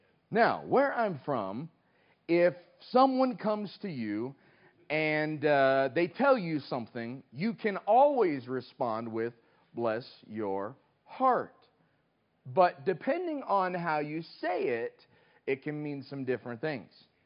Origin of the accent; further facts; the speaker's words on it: Southeast, United States; Well, I'm from the Southeast, the Deep Southeast.